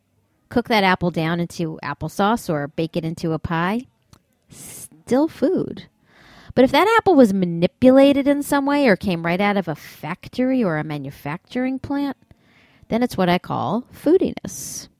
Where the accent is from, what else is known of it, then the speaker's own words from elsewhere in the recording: New York City, New York, United States; Now, even my hometown of New York City, once the proud capital of too rich and too thin, now has to widen the subway seats and order heavy-duty ambulances.